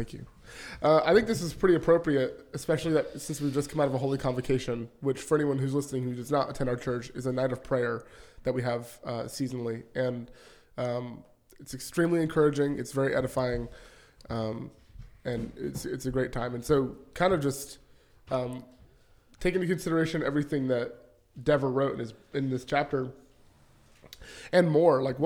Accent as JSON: {"language": "English", "region": "Ohio", "country": "United States", "said": "I've pronounced it caramel. I'm from Ohio. That could be that."}